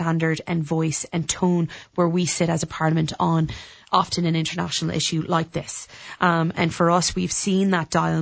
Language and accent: English; United States; born there; And as an American born, it's also really important me to stress the on the fence maneuver that the US are doing right now is exceptionally disappointing